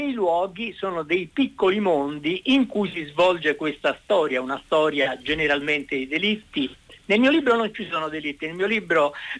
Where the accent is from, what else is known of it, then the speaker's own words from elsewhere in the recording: Rome, Lazio, Italy; il mio luogo è a Roma, perché io sono romano, ma in particolare un ombelico di Roma, che è l'isola Tiberina.